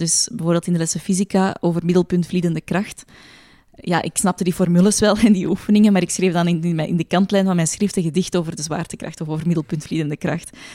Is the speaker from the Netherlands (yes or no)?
no; Belgium; Edegem een rol. Dat is de thuisbasis van Lydia en Immanuel en Joachim als ze nog in België wonen. Ja, dat is mijn eigen dorp waar ik ben opgegroeid.